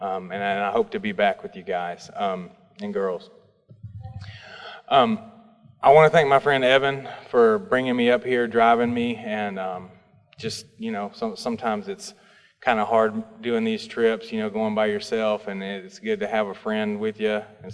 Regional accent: Florence, Alabama, United States; And I am from Florence, Alabama.

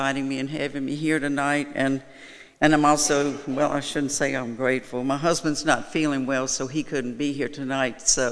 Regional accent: Baton Rouge, Louisiana, United States; I was raised in Baton Rouge, Louisiana. I was one of four girls. Raised Catholic, went to a Catholic school for 12 years.

